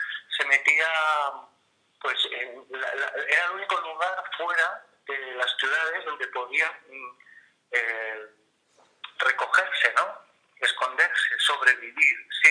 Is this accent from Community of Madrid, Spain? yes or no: no; Ronda, Andalusia, Spain; Andonda es un ancestro mío, porque era negra de Ronda, yo soy negro de Ronda, y es una familia muy antigua, una familia gitana muy antigua, española